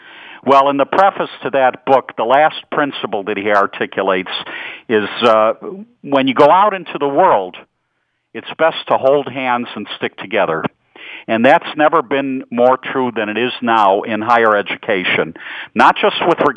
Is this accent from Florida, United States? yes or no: no; Chicago, Illinois, United States; accent: Chicago; also born or lived in San Francisco; now in Baltimore, United States; Nestor, you've picked up my Chicago accent. One never loses that, even though I left Chicago in 1977, which is a long time ago.